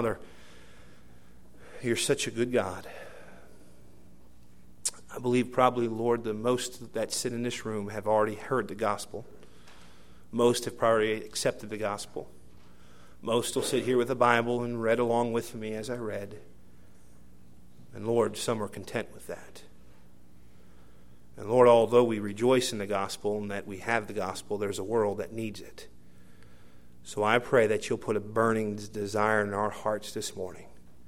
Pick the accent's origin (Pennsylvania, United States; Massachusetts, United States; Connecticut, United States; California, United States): Pennsylvania, United States; Philadelphia; I grew up in Philadelphia. My parents went there and worked in a ministry, Ontario Street Baptist Church.